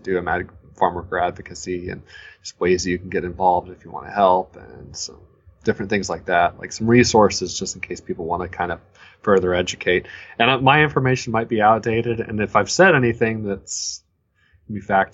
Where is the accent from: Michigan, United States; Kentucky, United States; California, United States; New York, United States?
Kentucky, United States; I'm from Kentucky, and in Eastern Kentucky, in Appalachia, there are conditions that people wouldn't even recognize as being like in America.